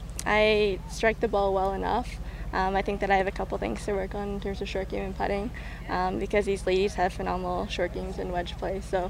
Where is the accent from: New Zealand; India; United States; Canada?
Canada; Calgary, Alberta; I knew that I was from Calgary.